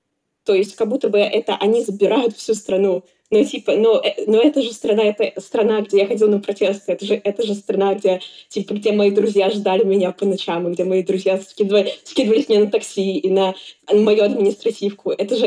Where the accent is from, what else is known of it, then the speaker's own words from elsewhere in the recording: Russia; moved away; Но я всегда открыто говорю, что я из России, естественно.